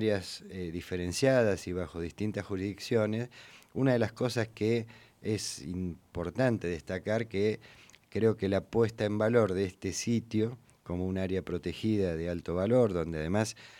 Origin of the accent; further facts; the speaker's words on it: Buenos Aires, Argentina; Para mí, que soy un porteño